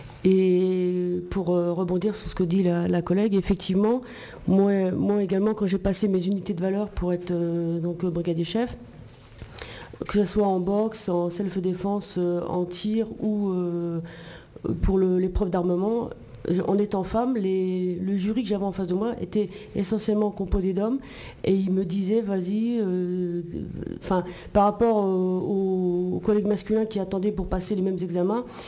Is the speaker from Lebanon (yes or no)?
no; Nancy, Grand Est, France; born there; je suis née à Nancy, en Lorraine, et j'ai passé le concours de la police en 92, et je suis partie à Marseille